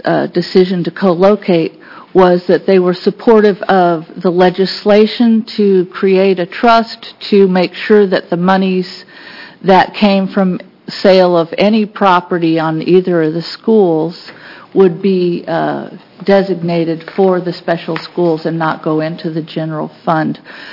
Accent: Oregon, United States; I am from Southern Oregon.

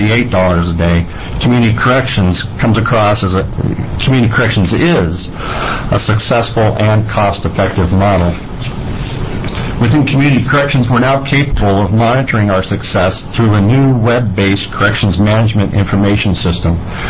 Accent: Oregon, United States; as I'm from Klamath and Lake County

